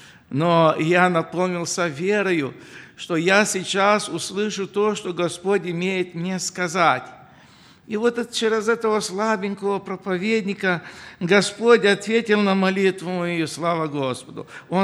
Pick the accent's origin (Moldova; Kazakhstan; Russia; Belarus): Moldova; Я помню, я знаю румынский язык, я молдаванин